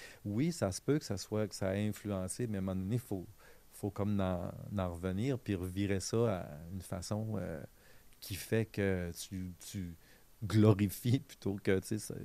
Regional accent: Quebec City, Quebec, Canada; born there; où je suis né, à Québec, à la Miséricorde, là, c'était les Sœurs du Bon Pasteur. C'était sur le chemin Sainte-Foy, c'est ce qui est aujourd'hui la Cité Verte.

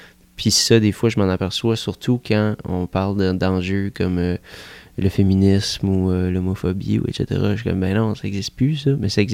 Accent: Canada; je viens du Canada

